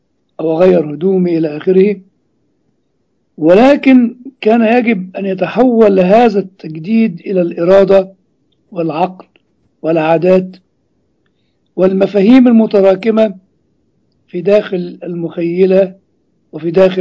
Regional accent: Egypt

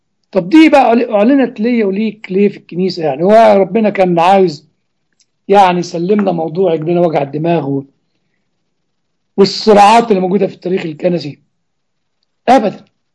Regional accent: Egypt; أنا شتمت الشعب المصري يا إخوة بشتم نفسي، أنا مصري مقدرش اتنازل عن جلدي ولحمي وعظمي.

